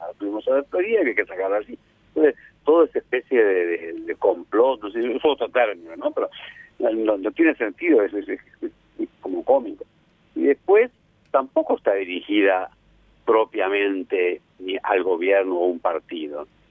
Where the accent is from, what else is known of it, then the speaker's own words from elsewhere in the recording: Uruguay; nosotros somos uruguayos y decimos